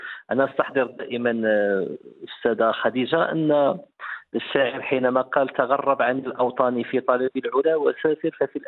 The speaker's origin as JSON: {"language": "Arabic", "town": "Tetouan", "region": "Tanger-Tetouan-Al Hoceima", "country": "Morocco", "tie": "born or raised there", "said": "أنا لا أخفيك أنا ابن مدينة تطوان بشريطها الساحلي الجميل"}